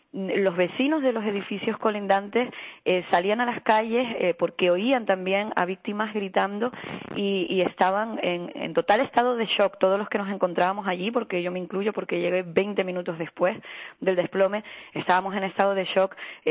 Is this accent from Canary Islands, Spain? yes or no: yes; Los Cristianos, Canary Islands, Spain; yo soy de Los Cristianos